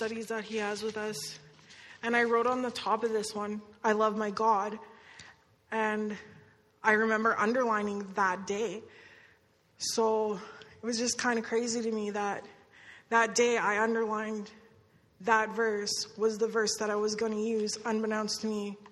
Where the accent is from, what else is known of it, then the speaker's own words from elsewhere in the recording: Medicine Hat, Alberta, Canada; I'm 29 years old. I'm from Medicine, Alberta. I'm one of seven kids in my family.